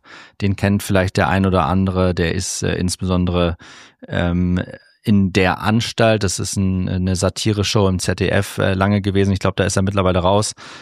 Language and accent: German; Cloppenburg, Lower Saxony, Germany; mit der Stadt Kloppenburg, also mit meiner Heimatstadt